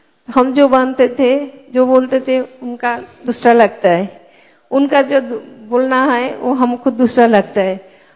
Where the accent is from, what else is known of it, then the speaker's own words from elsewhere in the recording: Kolkata, West Bengal, India; मैं कलकत्ता से आई हूँ